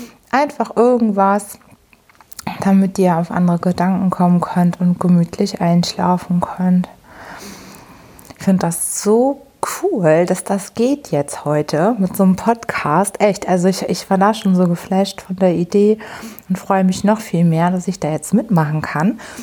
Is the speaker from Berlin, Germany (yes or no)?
no; Hamburg, Germany; ich komme aus Hamburg